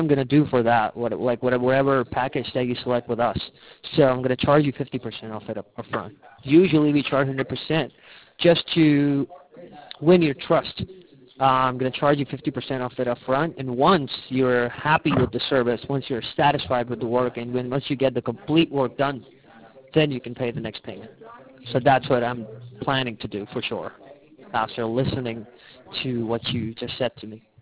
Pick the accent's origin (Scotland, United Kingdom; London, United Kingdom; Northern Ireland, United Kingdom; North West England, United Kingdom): London, United Kingdom; now in United States; North London. I was born there, yeah. Born and raised over there, then I did my school.